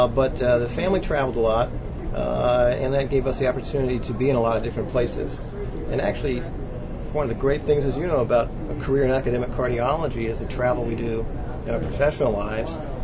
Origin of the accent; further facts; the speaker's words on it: Washington, District of Columbia, United States; also born or lived in St. Louis, United States; I was born in St. Louis. My dad was an economics professor at Wash U, and my mom's actually an artist. But what was interesting growing up is that I consider Washington, D.C. my home, because my dad was in the Foreign Service